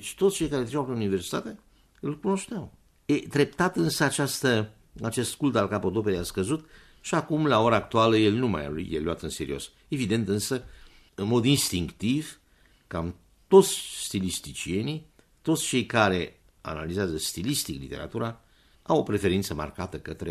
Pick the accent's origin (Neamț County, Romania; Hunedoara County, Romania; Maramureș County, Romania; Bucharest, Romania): Bucharest, Romania; Sunt bucureștean și întâmplător că bunicii mei dinspre mamă tot bucureșteni erau.